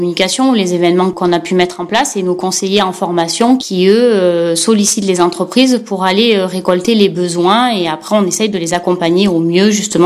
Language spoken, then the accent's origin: French; Digne-les-Bains, Provence-Alpes-Côte d'Azur, France; on est originaire de Digne-les-Bains.